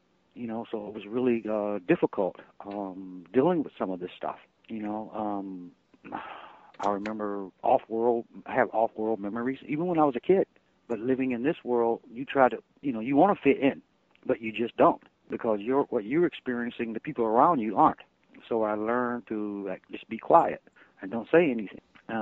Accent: Akron, Ohio, United States; born there; I was born in Akron, and from my earliest memory, my parents.

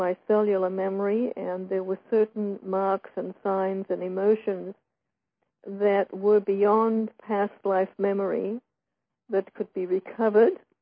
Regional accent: Australia; I was a refugee child from Hitler. So I really grew up a stranger in a strange land with European parents, and, you know, in Australia, which is the reason for my strange accent, although it's not an Australian accent at this point.

